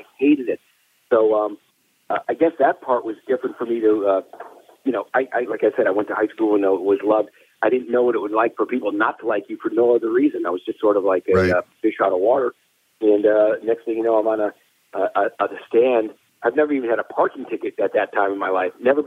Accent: Wisconsin, United States; now in Los Angeles, United States; I live in L.A., but I'm from Wisconsin with a very large family.

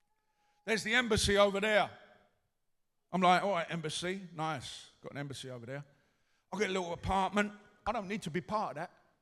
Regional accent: England, United Kingdom; you're an English person, I'm an English person, or British, or UK, you know, whatever technicality you want to use, right? I have a UK passport, a British passport.

